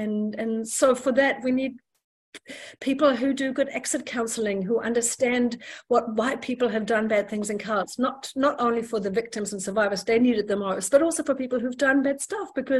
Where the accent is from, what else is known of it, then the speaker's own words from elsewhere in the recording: Germany; I mean, I come from Germany.